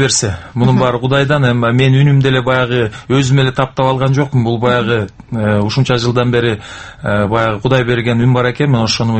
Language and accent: Kyrgyz; Kyzyl-Suu, Issyk-Kul Region, Kyrgyzstan; мен эми айылда өскөнүм менен орусча айылда өстүм, Покровка деген, азыр Кызыл суу дейт.